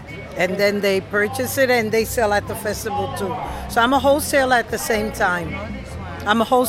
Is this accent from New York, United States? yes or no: yes; Brooklyn, New York, United States; I'm from Brooklyn, New York.